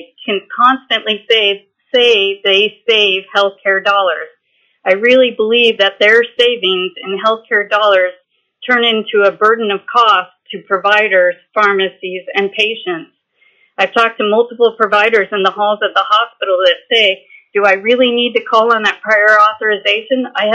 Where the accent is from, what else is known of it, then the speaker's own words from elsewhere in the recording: Fairbanks, Alaska, United States; I'm from Fairbanks